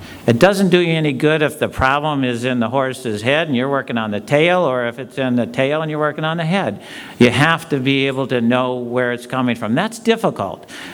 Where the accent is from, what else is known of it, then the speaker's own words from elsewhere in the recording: Midwest, United States; I'm basically a cowboy when I ride. I grew up in the Midwest, and I have a lot of respect for dressage riding